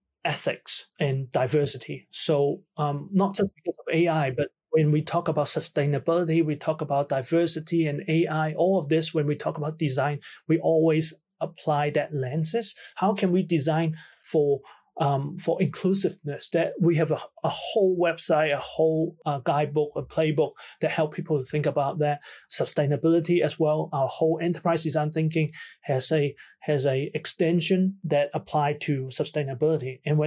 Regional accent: New Zealand; So I think that's something that we as Kiwi, we should definitely get our hands dirty

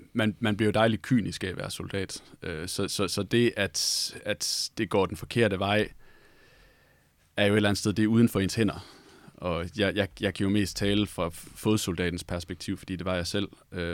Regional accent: Aarhus, Central Denmark Region, Denmark; som jeg er aarhusianer, ikke? Hvis man har siddet på Aarhus stadion bare en enkelt gang, så ved man, hvordan det føles.

